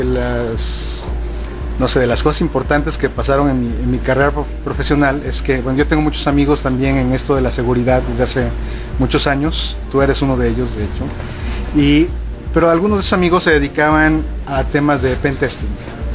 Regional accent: Mexico City, Mexico; now in Monterrey, Mexico; Hablo medio regio porque ya tengo muchos años viviendo aquí, pero yo no soy de Monterrey, soy de la Ciudad de México, pero de repente me sale así un acento y luego otro.

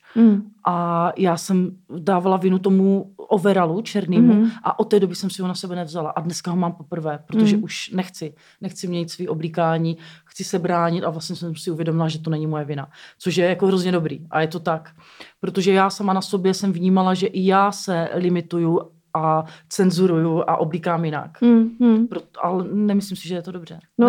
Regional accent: Moravia, Czechia; já jsem taky z Moravy.

